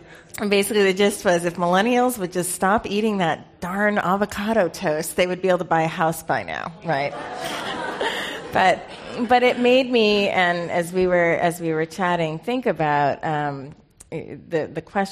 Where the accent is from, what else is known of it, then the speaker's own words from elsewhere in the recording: Buffalo, New York, United States; moved away; certainly growing up in Buffalo, I was joking, you know, the only vegetable we had was iceberg lettuce, so, you know, avocado was a new thing when I moved out here 30 years ago.